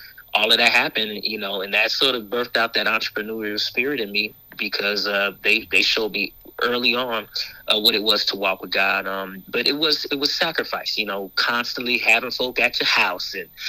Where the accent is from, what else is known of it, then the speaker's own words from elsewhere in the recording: Seattle, Washington, United States; I am originally from Seattle with southern roots in Georgia. So my folks are from Georgia, Macon and Valdosta, Georgia. And so I'm a Northwest boy, a city boy